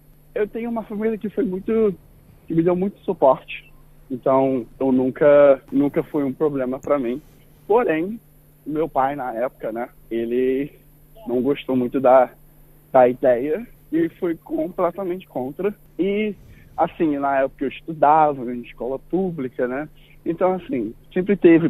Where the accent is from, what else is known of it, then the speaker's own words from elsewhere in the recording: Brazil; now in Sydney, Australia; Acho que é algo que, como brasileiro, eu já sabia que iria acontecer.